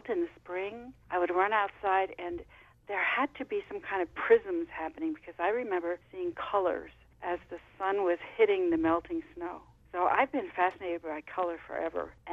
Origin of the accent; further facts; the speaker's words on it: New York, United States; I can remember as a child growing up in the Adirondack Mountains, where we have hundreds of lakes and mountains and wonderful landscapes.